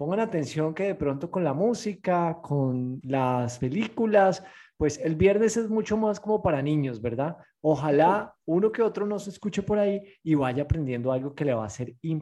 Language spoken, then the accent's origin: Spanish; Colombia; ¡Wow! Nos vamos para mi tierra.